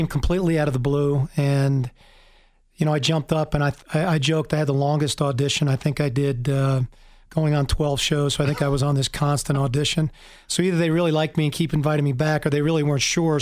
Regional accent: Pine Brook, New Jersey, United States; A little town called Pine Brook, New Jersey. They did have farms in New Jersey back then.

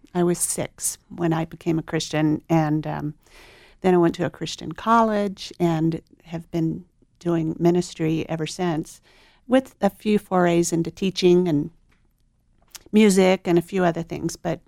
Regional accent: Little Rock, Arkansas, United States; I was raised in Little Rock, Arkansas, and I was three years old when the Central High School racial thing happened

